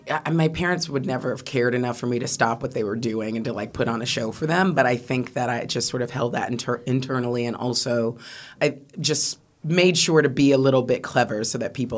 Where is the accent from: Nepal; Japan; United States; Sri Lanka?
United States; now in London, United Kingdom; Yes, I am.